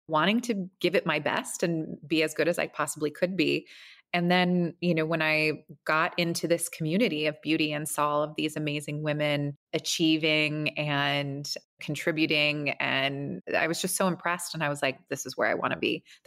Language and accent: English; California, United States; I came from California, so I came over to the East Coast.